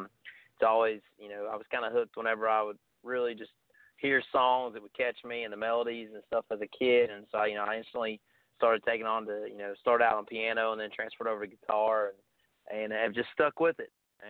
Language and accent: English; West Virginia, United States; accent: Appalachian; growing up in Southern West Virginia, I've developed kind of that Appalachian accent.